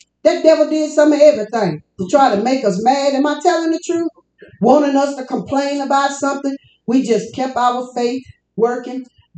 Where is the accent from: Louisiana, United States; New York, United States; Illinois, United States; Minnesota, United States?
Louisiana, United States; I'm from Louisiana. I don't care where you're from.